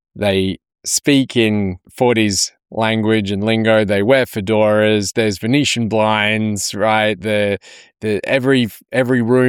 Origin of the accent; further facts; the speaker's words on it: Egypt; also born or lived in India; I grew up in Egypt and India